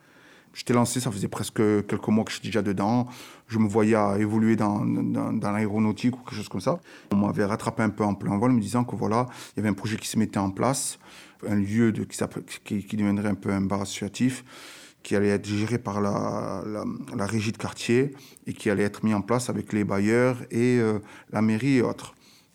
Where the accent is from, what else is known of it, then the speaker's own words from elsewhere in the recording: Occitanie, France; Donc oui, je suis habitant du quartier. J'ai grandi dans la Bagatelle depuis tout petit.